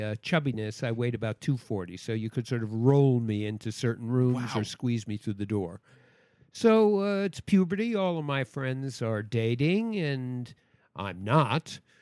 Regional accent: Queens, New York, United States; I grew up in Forest Hills, Queens.

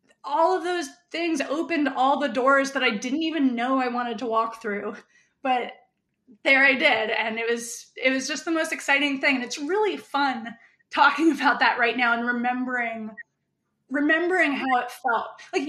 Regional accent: the South, United States; I'm queer and from the South too.

